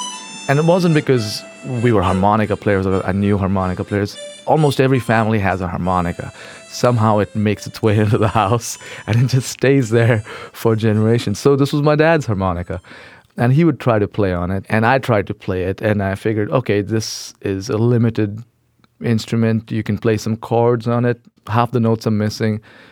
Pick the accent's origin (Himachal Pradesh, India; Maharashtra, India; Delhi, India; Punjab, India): Maharashtra, India; Mumbai; I grew up in Mumbai, India. It was Bombay back then.